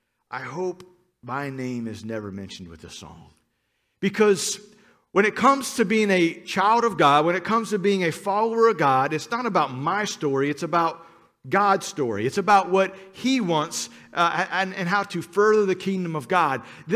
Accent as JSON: {"language": "English", "town": "Cincinnati", "region": "Ohio", "country": "United States", "tie": "born or raised there", "said": "I grew up in Cincinnati. I'm a long-suffering Cincinnati Reds fan."}